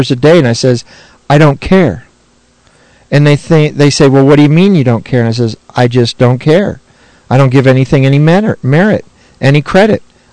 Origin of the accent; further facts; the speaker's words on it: Birmingham, Alabama, United States; We are from Birmingham, Alabama, and we are actually in Tulsa this week visiting.